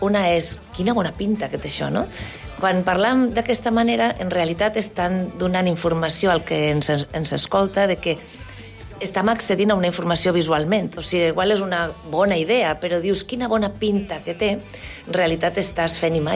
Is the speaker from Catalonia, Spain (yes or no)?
no; Zaragoza, Aragon, Spain; jo som de Saragossa, és una ciutat una mica provinciana